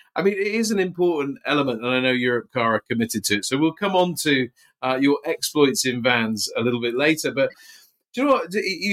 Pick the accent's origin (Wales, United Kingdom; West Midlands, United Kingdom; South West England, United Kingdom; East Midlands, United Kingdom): South West England, United Kingdom; Box; I grew up in Box, which is just outside Bath